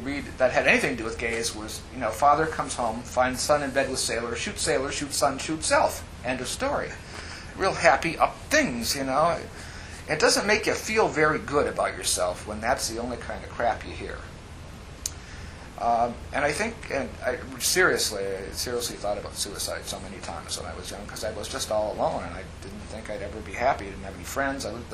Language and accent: English; Manitowoc, Wisconsin, United States; Anyway, then growing up in Manitowoc, I graduated from Lincoln High School in 1967.